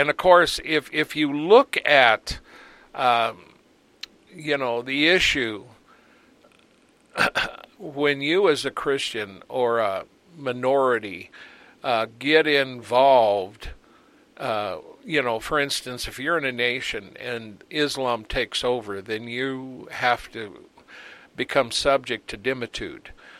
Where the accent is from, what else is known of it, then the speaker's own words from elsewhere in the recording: United States; of course, I'm an American, you know, and I've been here all my life. This is all I know.